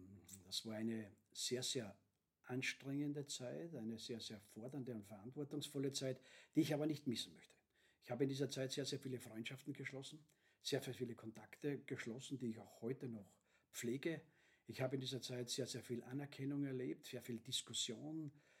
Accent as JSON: {"language": "German", "country": "Austria", "said": "dass wir hier als Österreicher mehr Mut zeigen müssten"}